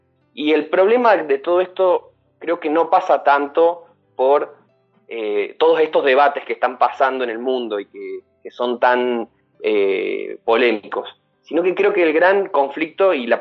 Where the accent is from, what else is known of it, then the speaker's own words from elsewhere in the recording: Argentina; pero los argentinos somos muy de River y Boca, como decimos acá, ¿sí?